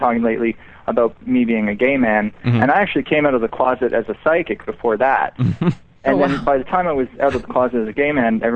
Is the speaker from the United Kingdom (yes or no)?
no; Montreal, Quebec, Canada; now in Toronto, Canada; I work and live in Toronto, although I'm originally from Montreal.